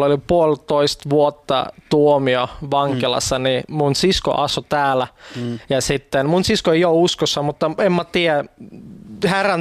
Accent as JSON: {"language": "Finnish", "country": "Estonia", "tie": "born or raised there", "moved": "yes", "lives_now": "Finland", "said": "Siis olen kyllä venäläinen, mutta olen syntynyt Virossa ja kasvanut siellä"}